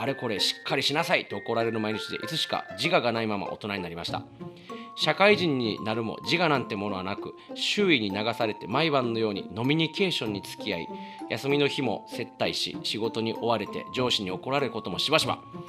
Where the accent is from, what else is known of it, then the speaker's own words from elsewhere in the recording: Kobe, Hyogo, Japan; なんですけどね、はい、一応神戸育ちです。